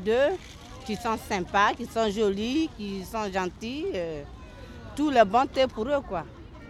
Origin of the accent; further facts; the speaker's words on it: Côte d’Ivoire; Je suis ivoirienne.